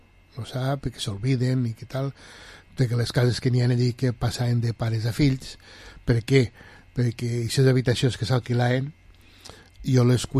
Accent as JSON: {"language": "Catalan", "region": "Valencian Community", "country": "Spain", "said": "ja saps que nosaltres som valencians"}